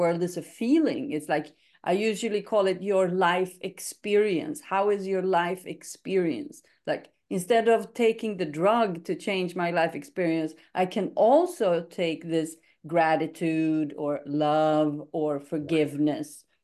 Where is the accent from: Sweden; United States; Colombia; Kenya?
Sweden; I'm from Sweden. We're not allowed to say that.